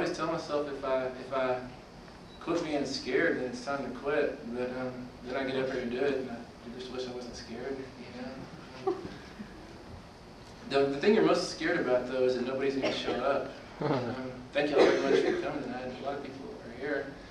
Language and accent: English; Midland, Texas, United States; my hometown is Midland, just south of here